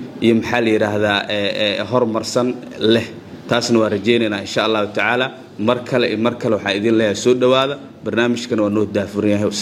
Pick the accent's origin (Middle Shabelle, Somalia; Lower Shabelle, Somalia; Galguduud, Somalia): Middle Shabelle, Somalia; Jowhar; born there; magaaladaana aan ku dhashay ee xaaladeeda aan ogahay